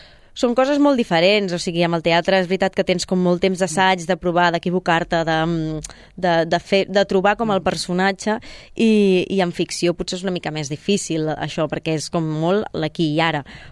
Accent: Igualada, Catalonia, Spain; Jo era molt de dir que m'agradava molt la gran ciutat, m'agradava molt Barcelona i que jo sóc d'Igualada i deia que ni de conya volia tornar a una ciutat més petita que Barcelona.

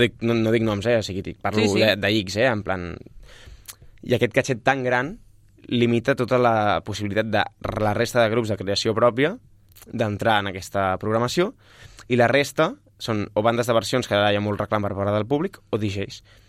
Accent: Polinyà, Catalonia, Spain; now in Sabadell, Spain; Perquè jo vinc de Polinyà, ara ja estic empadronat a Sabadell.

